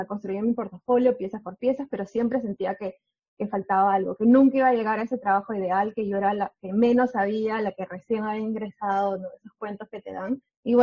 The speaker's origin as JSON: {"language": "Spanish", "country": "Peru", "also_born_or_lived": "New Zealand", "lives_now": "Australia", "said": "yo soy de Perú. Tengo 3 años en Australia aproximadamente, 2 en Nueva Zelanda"}